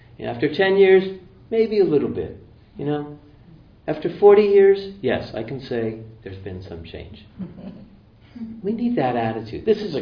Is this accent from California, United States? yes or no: yes; Marin County, California, United States; You know, I grew up in Marin County for God's sake, you know.